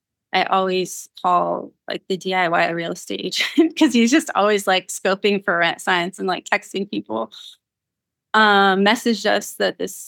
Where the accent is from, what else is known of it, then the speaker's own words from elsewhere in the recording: Santee, California, United States; it was an ad for a nail salon that was around the corner from where I grew up in Santee.